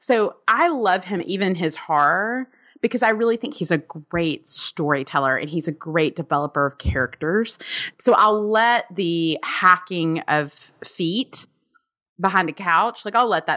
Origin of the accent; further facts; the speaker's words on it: Alabama, United States; Well, I'm very protective. I'm from Alabama. I have seen To Kill a Mockingbird live in Monroeville.